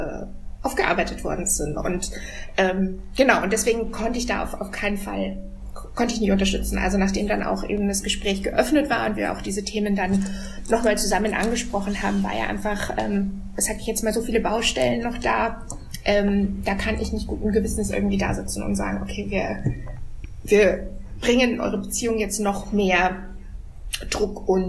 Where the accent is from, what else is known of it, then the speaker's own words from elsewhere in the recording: Regensburg, Bavaria, Germany; ich komme aus Regensburg, also einer relativ kleinen Stadt.